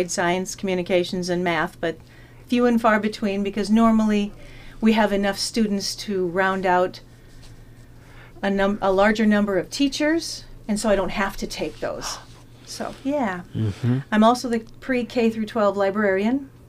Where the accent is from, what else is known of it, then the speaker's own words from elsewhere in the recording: Forest City, United States; also born or lived in Lake Mills; And to back up from that, I was born and raised in Forest City.